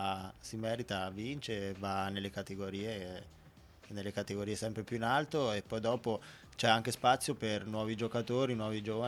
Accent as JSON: {"language": "Italian", "town": "Osimo", "region": "Marche", "country": "Italy", "tie": "born or raised there", "said": "Sì, sono nato a Osimo."}